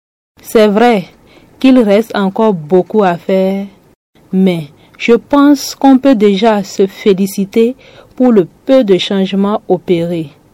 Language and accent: French; Kandi, Alibori, Benin; Je viens de Kandi.